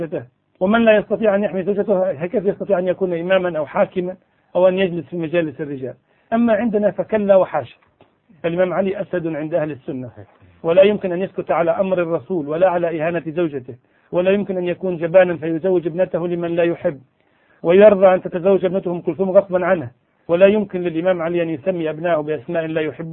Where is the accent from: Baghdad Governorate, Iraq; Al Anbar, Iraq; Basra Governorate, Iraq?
Al Anbar, Iraq; Fallujah; أحاول منذ 3 أيام أن أتصل بك ولم أستطع بسبب الحصار المفروض على مدينتي من أجل أن أرد على أم حسين التي تدعي زورا وبهتانا أنها من الفلوجة.